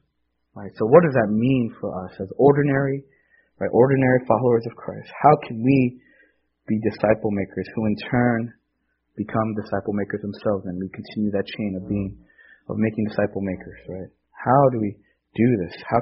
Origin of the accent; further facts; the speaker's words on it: New York City, New York, United States; born there; And I was born here. I'm an American. I was born in New York City. I knew English since I was a little kid.